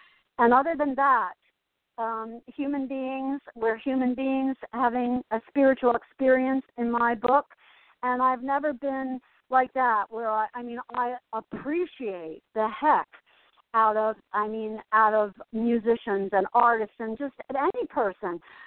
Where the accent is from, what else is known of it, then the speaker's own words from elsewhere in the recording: Asbury Park, New Jersey, United States; also born or lived in San Diego; because I grew up in Asbury Park, and then I moved away, and I was away for a long time in California, in San Diego.